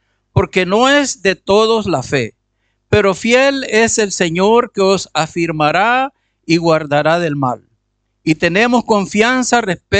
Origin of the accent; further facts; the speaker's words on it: Nicaragua; yo soy de Nicaragua y mi esposa también. Nos casamos bien jóvenes. Yo tenía 19 años y medio y mi esposa tenía 17 y 16 o 17